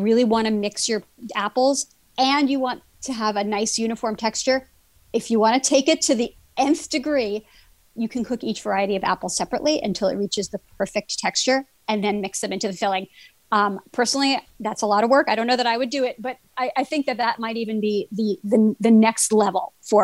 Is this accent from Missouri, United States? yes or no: no; Brooklyn, New York, United States; Well, you know, I used to say pecan. I was brought up in Brooklyn.